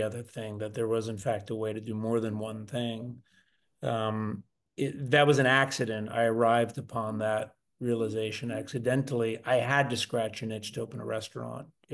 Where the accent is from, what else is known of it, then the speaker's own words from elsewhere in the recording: New Jersey, United States; So I come from originally from New Jersey, right outside of Philadelphia. I'm an East Coast person and grew up, my brother and I, single mom.